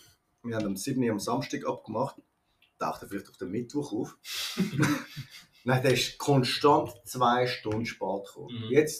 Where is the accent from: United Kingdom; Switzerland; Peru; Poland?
Switzerland; Ja, ich bin ein richtiger Schweizer.